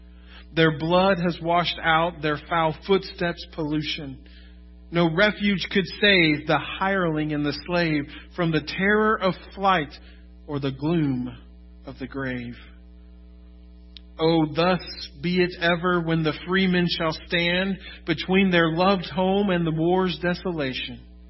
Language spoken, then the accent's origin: English; Florida, United States; also born or lived in Texas; And I can't say much because I grew up in Florida. I'm born Texan, but I have a Florida past.